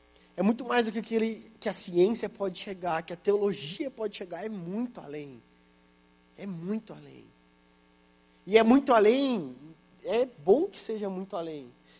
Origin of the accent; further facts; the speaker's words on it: Mato Grosso do Sul, Brazil; Eu sou do Mato Grosso do Sul e lá tem rio, a gente nadava em rio bastante.